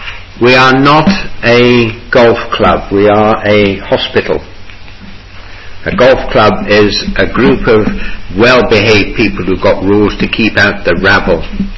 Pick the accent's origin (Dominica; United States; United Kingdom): United Kingdom; England; we need to question all those things that we take for granted simply because we're English